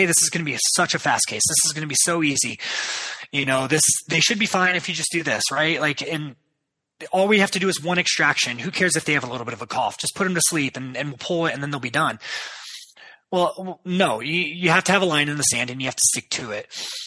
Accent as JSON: {"language": "English", "region": "Ohio", "country": "United States", "said": "I like history and I like the Great Lakes. I'm from Ohio."}